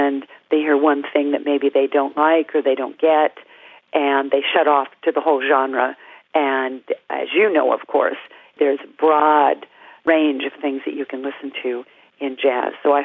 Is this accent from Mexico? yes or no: no; California, United States; Everybody's still in Illinois. And I grew up in California.